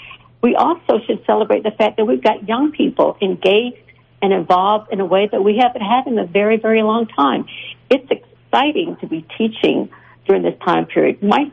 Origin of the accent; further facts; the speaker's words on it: the South, United States; I grew up in the South. I lived in the South for 20 years. I went back and worked in the South after I got my degree at the University of Hawaii. So my family is from the South